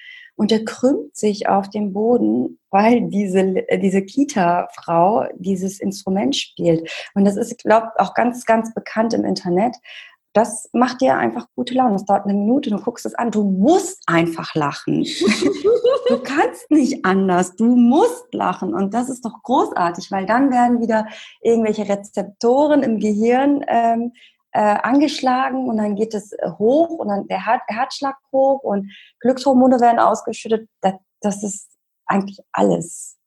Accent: Cologne, North Rhine-Westphalia, Germany; ich komme aus Köln und bin 40 Jahre. Ich wohne schon ein paar Jährchen in Köln mit Unterbrechungen und bin zwischenzeitlich immer mal gereist und habe mal woanders gewohnt, aber immer wieder nach Köln zurückzukommen.

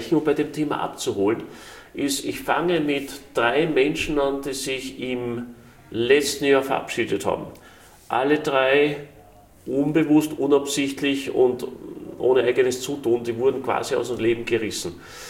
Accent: Salzburg, Austria; Ich war damals oben am Geisberg, da bei uns in Salzburg

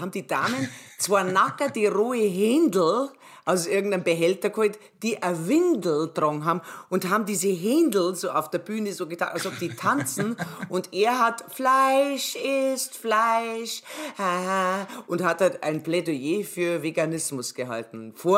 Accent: Bavaria, Germany; Wir sind aus

